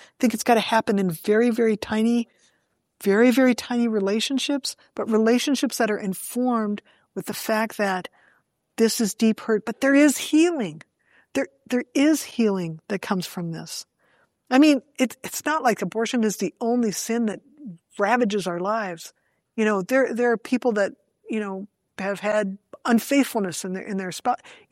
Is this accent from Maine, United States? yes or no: no; Michigan, United States; And I'm from Michigan. I feel your pain.